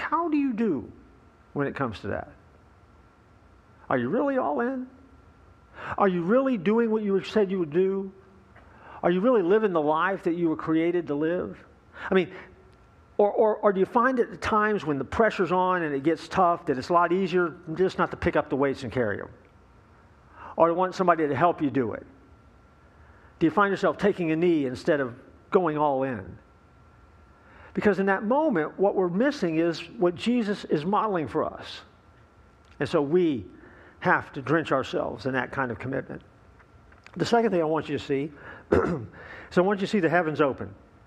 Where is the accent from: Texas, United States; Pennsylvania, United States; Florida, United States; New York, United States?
Florida, United States; Winter Park; as a kid growing up, I have Southern Baptist roots, and I grew up over in Winter Park at the Killarney Baptist Church at the time